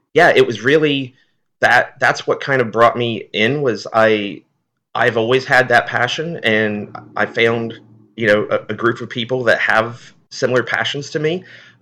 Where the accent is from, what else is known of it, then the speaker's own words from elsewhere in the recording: Ohio, United States; I grew up in Hocking County, just actually a few minutes from Hocking Hill State Park, which is a really famous tourism destination here in our state.